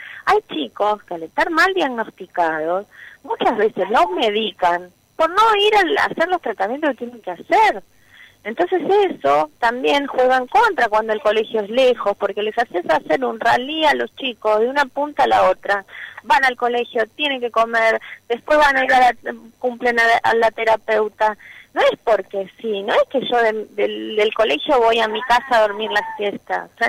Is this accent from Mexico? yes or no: no; Buenos Aires, Argentina; born there; Yo nací en Buenos Aires, vine a casarme acá.